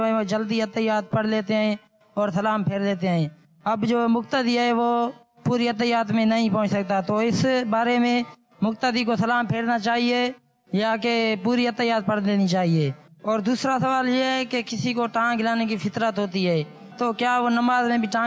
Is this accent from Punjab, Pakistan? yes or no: no; Balochistan, Pakistan; میں صوبت اور بلوچستان سے تعلق رکھتا ہوں.